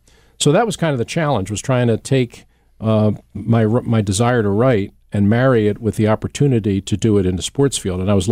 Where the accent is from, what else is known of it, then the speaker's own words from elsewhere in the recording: Philadelphia, Pennsylvania, United States; I was born in Southwest Philly and grew up there. We lived in a little apartment over top of a shoe store on Woodland Avenue